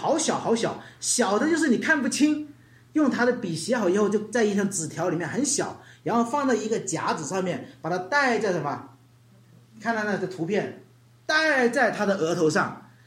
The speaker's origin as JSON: {"language": "Chinese", "country": "China", "said": "而我们中国人很多时候拜了好多神，对不对？"}